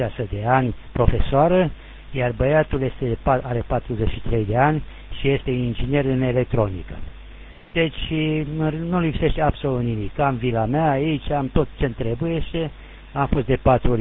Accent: Oltenia, Romania; moved away as an adult; sunt Oltean.

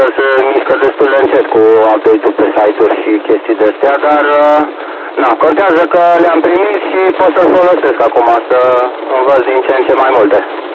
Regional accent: Sibiu, Sibiu County, Romania; aici sunt din Sibiu

